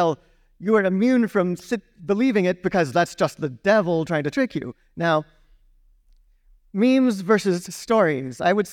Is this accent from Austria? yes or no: yes; Austria; English is a second language; I am from Austria, and excuse my voice, I have some laryngitis today.